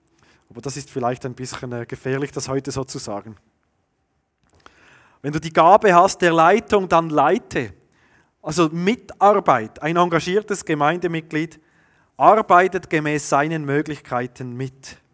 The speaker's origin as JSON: {"language": "German", "country": "Switzerland", "said": "und das sind wir Schweizer ja eigentlich immer, sind nie ganz bei 10"}